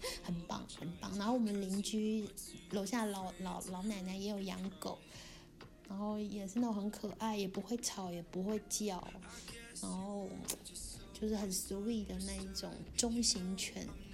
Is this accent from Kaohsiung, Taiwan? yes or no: yes; Kaohsiung, Taiwan; now in Hungary; 可是就觉得这种画面，就只有在小时候我的高雄，我的家乡才会看到。